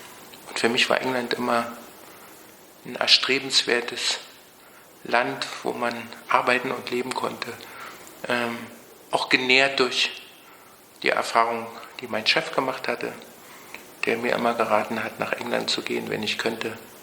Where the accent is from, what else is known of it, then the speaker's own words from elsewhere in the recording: Berlin, Germany; Ich bin 1956 geboren, in Ost-Berlin groß geworden. Aber ich denke, dass ich nicht typisch ostdeutsch denke.